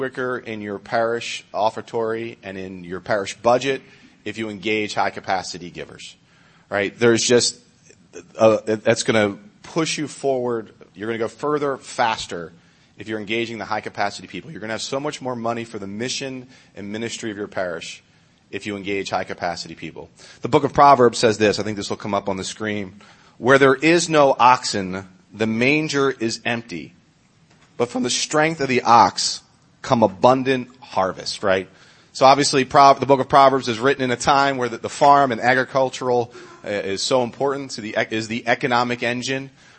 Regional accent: Pennsylvania, United States; And so I grew up outside Philadelphia. I went to Loyola University in Baltimore.

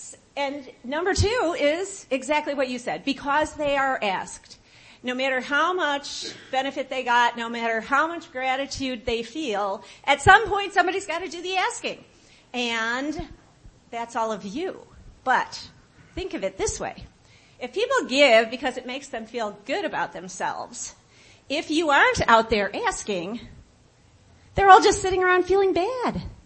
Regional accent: Chicago, Illinois, United States; I'm from Chicago.

